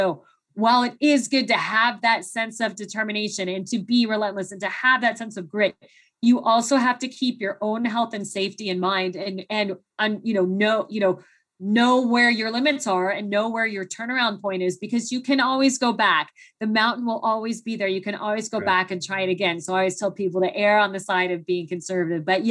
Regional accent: Phoenix, Arizona, United States; growing up in Phoenix, I didn't have any warm clothes or anything.

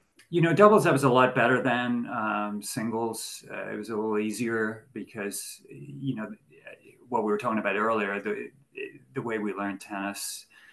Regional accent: Sutton, Leinster, Ireland; So, growing up in Sutton, super dialed into watching the Davis Cup.

